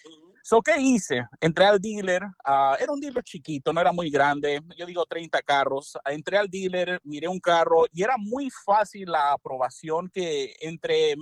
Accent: Michoacán, Mexico; De Michoacán.

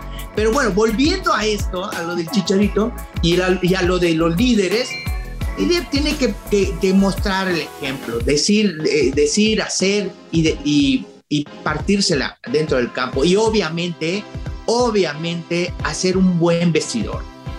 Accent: Mexico; voy a demostrar de qué somos los mexicanos.

